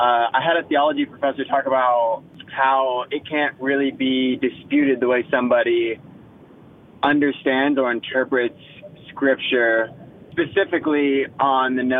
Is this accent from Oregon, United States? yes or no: yes; Portland, Oregon, United States; I am from Portland, Oregon.